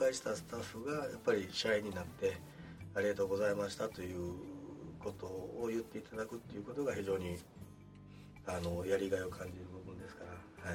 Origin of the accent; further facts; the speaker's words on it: Kobe, Hyogo, Japan; 地元神戸ということもあってですね、